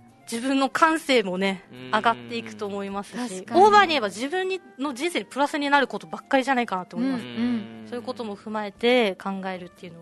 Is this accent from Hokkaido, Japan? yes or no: no; Okinawa, Japan; 私ね、沖縄生まれ沖縄育ちで来てるんですけど